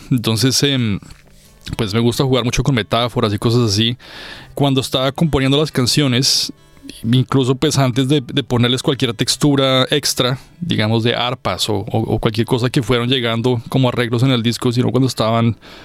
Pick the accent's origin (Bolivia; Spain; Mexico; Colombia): Colombia; Bogotá; Pues soy de Bogotá, en Colombia. Eso de pronto tiene que ver que me gustan pues las montañas.